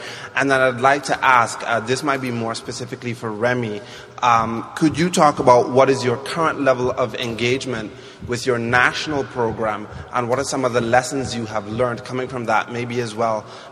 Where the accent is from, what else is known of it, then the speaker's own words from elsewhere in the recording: Sint Maarten; I'm from St. Martin, which is in the Netherlands Antilles.